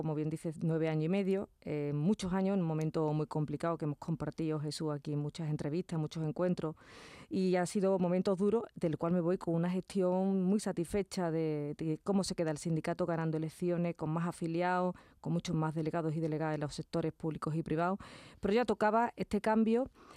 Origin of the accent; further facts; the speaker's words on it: Écija, Andalusia, Spain; accent: Andalusian, Sevillian; con este acento andaluz, sevillano, con un toque, si me lo permite, ecijano, que es mi pueblo.